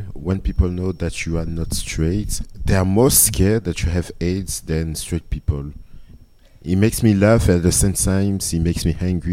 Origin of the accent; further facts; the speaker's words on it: Belgium; also born or lived in Congo; I'm 36. I was born in Congo and I grew up in Belgium since I was six in 1993.